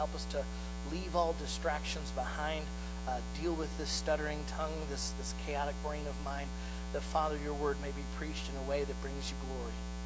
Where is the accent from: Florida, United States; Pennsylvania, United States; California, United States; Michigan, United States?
Michigan, United States; now I grew up driving in Michigan weather. I grew up driving down in Kentucky through the hills.